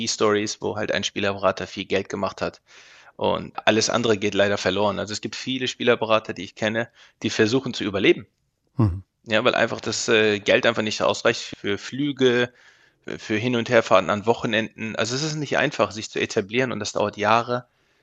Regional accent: Hannover, Lower Saxony, Germany; now in United States; Also zunächst einmal bin ich Hannoveraner. Ich sage das auch überall, auch hier in Amerika, wenn die Leute mich fragen, wo kommst du her?

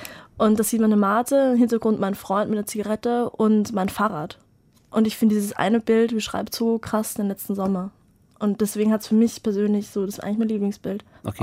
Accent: Vienna, Austria; moved away as an adult; now in Berlin, Germany; ich bin eigentlich aus Wien, bin damit nach der Matura, also nach dem Abi, nach Berlin gezogen.

